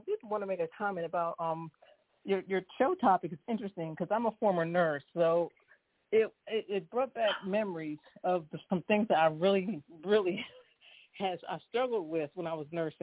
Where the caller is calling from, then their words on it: Philadelphia, Pennsylvania, United States; calling from Philadelphia.